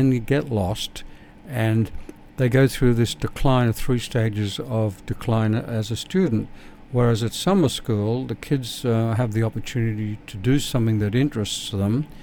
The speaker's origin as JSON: {"language": "English", "country": "Australia", "tie": "born or raised there", "also_born_or_lived": "England", "lives_now": "United States", "said": "I grew up in Australia. I'm 76 years old, as the listeners know."}